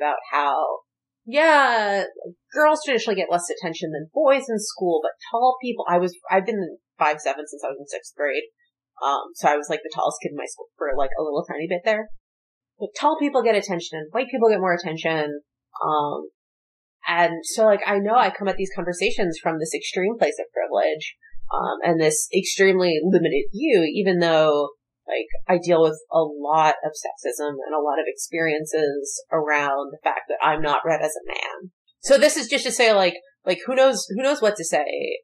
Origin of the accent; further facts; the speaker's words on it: Philadelphia, Pennsylvania, United States; I grew up in Philadelphia, which is like horrible schools.